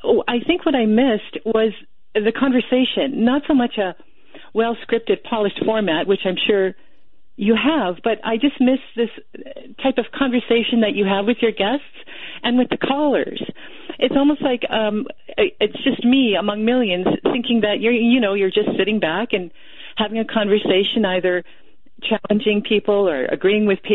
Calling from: Winnipeg, Manitoba, Canada; I'm calling from Winnipeg, Canada.

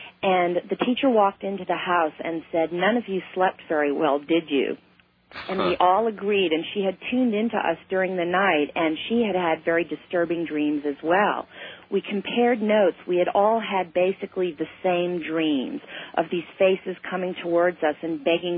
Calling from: Larkspur, California, United States; I'm calling from Larkspur near San Francisco, California.

